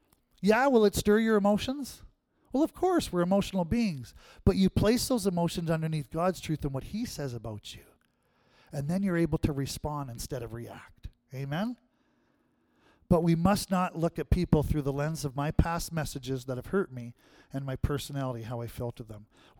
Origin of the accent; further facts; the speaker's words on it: Canada; I know I'm not African, I'm Canadian.